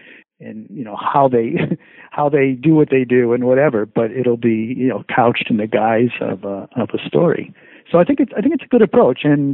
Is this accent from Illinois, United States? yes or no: no; Connecticut, United States; And I grew up in Connecticut, and it's based on some historical facts in Connecticut.